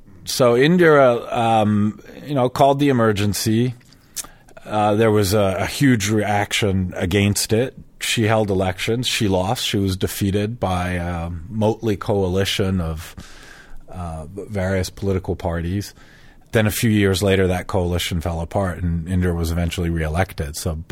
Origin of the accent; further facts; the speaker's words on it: Switzerland; moved away; also born or lived in France; I'm originally from Switzerland, and at the time we were living in France, so I'd grown up in the West